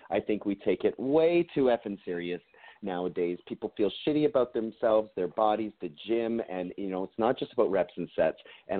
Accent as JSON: {"language": "English", "country": "Canada", "moved": "yes", "lives_now": "United States", "said": "Well, a lot of people don't know that I'm Canadian because I guess I fit in so well"}